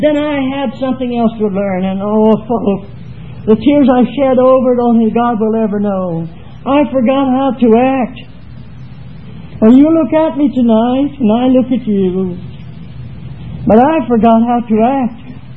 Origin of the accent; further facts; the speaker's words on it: United States; born there; because this is my home country, I was born in the United States.